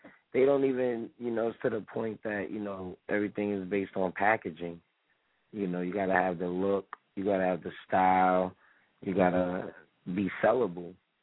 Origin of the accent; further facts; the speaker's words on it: Queens, New York, United States; And I'm from Queens, so I was rolling with the Lost Boys.